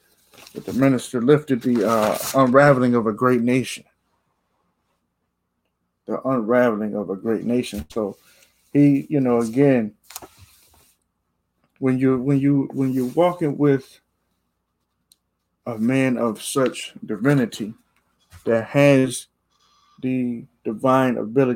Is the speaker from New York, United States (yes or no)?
yes; Rochester, New York, United States; murdered here in my hometown, Rochester, at a gas station